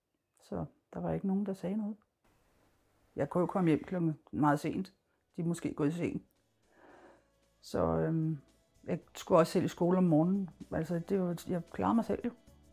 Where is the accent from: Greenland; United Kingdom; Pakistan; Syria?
Greenland; West Greenland; Danish is a second language; moved away as an adult; now in Denmark; Jeg kommer op fra Vestgrønland, men er flyttet mange steder rundt på grund af min fars arbejde. Jeg har jo altid boet der, indtil jeg var det omkring 20 år. Så flyttede jeg til Danmark permanent.